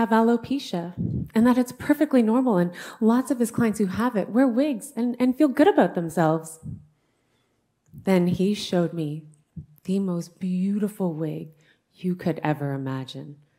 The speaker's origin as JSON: {"language": "English", "country": "India", "said": "placed on me as a female, placed on me as an Indian woman."}